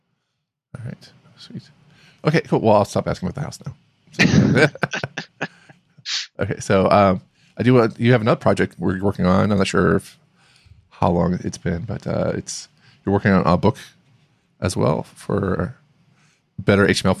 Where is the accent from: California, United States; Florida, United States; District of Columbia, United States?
Florida, United States; I'm from Florida, so this is kind of like a weird thing.